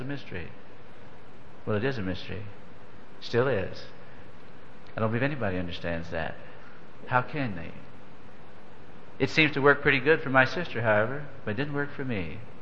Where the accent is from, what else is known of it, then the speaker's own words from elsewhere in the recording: Moberly, Missouri, United States; And I went back home to my hometown of Moberly, Missouri